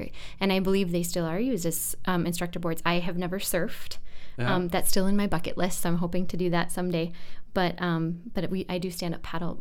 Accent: Minnesota, United States; So I'm born and raised in Minnesota, but not the Lakes Country, actually.

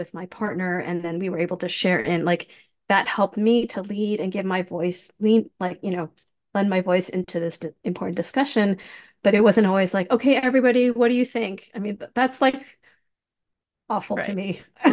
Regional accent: Long Island, New York, United States; accent: Midwestern; also born or lived in England / Manhattan; I've been told I have a Midwestern accent, which is funny because I was born in England, grew up in Long Island. I do not have a Long Island accent and have lived many years in Manhattan.

